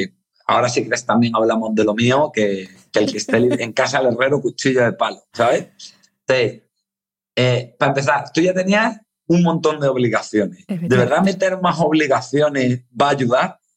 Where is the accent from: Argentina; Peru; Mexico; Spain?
Spain; Granada, Andalusia; Bueno, eso lo digo yo que soy de Granada